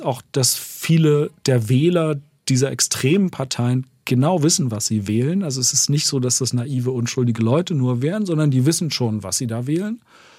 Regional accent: East Germany, Germany; Ich lebe in Berlin und ich habe sehr früh, vor über 20 Jahren, ganz viele Bilder gemalt, die sich mit meiner Vergangenheit, meiner Kindheit in der DDR beschäftigt haben.

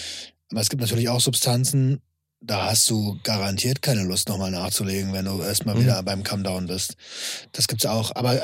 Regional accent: Bavaria, Germany; weil ich komme aus Bayern, hätte eigentlich auch schon gereicht.

